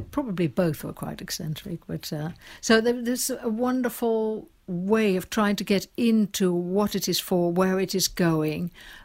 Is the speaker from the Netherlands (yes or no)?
yes; Netherlands; I'm from Holland, as you might have picked up by now.